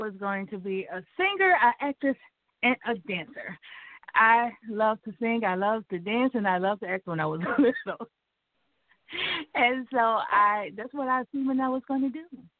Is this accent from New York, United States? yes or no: no; Lansing, Michigan, United States; Well, I grew up in Lansing, Michigan. My mom was a single parent, and we grew up in Rio Road.